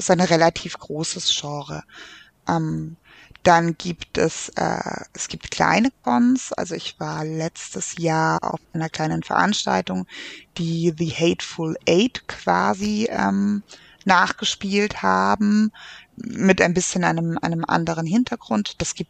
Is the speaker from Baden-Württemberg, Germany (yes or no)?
yes; Baden-Württemberg, Germany; Aber ich bin auch Schwäbin.